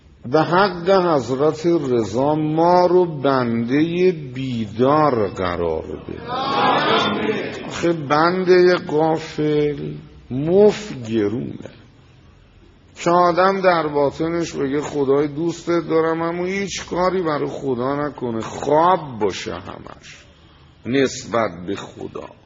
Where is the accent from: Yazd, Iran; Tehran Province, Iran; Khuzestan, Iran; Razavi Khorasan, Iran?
Tehran Province, Iran; Tehran; گو اهل کجایی؟ تهران.